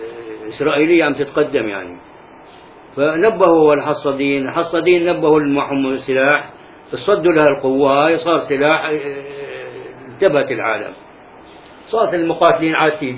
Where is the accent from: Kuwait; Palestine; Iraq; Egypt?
Palestine; moved away; أيوة هذه الخسائر طلعنا من فلسطين وظلوا مصاوب يعني هناك